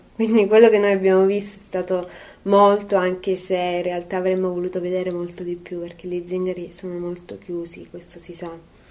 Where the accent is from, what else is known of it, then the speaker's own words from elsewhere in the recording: Calimera, Apulia, Italy; sempre fatto musica salentina e poi sono di Calimera, quindi il Grico è stato sempre una parte fondamentale.